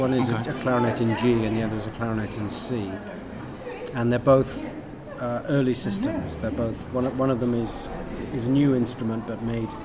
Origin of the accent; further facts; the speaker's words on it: Wales, United Kingdom; I'm from the disunited, the ununited kingdom. I'm from Wales. I was born in Wales.